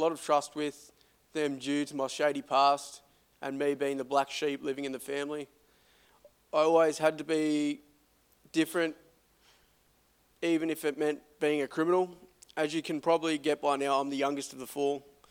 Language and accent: English; Blairgowrie, Victoria, Australia; I'm 28 years young. I was born and raised in Blairgowrie on the Mornington Peninsula. I went to primary school in Sereno called St. Joseph's. After that, I went to Padua College, completing Year 12 VCE.